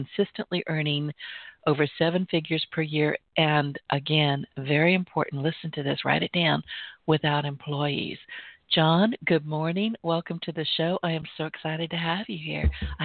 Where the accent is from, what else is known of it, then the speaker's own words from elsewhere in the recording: California, United States; I was born and raised in California. I know all about expense.